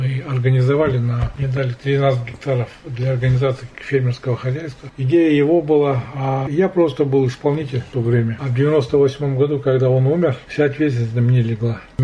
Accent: Tyumen Oblast, Russia; Я родился в Абатском районе, на Выпасах. Переехали сюда. Отец строился скотником в Александровский совхоз. Мы переехали в 63-м году и с тех пор здесь живем. Ну, Александровскую школу заканчивал. Вырос здесь я.

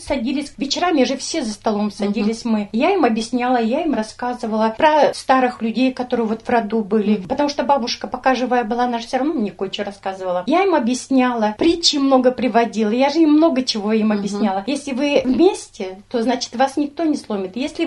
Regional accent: Chelyabinsk, Chelyabinsk Oblast, Russia; У меня племянницы и племянники челябинские, откуда я родом.

